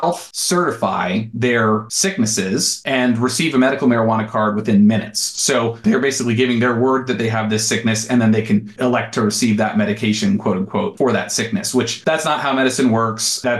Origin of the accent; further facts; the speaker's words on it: Colorado, United States; I'm from Colorado. I live here in Colorado.